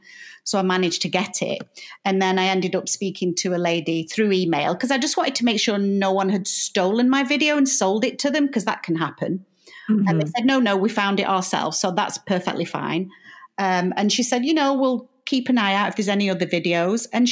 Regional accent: United Kingdom; You know, I'm British and I've got my British sense of humor

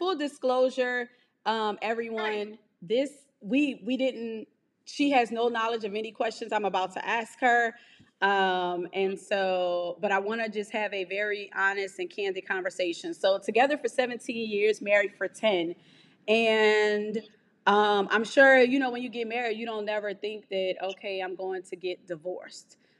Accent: New Orleans, Louisiana, United States; And she is based out of New Orleans, Louisiana. So, that's my hometown. It's where I'm from. And so, if you're in New Orleans, definitely look her up.

